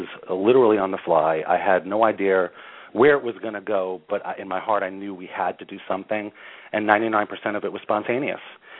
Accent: New York City, New York, United States; We were all born and raised in Queens, New York

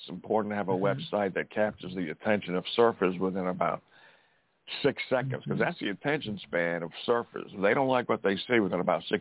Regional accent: Missouri, United States; I'm from Missouri. I believe that it's happening.

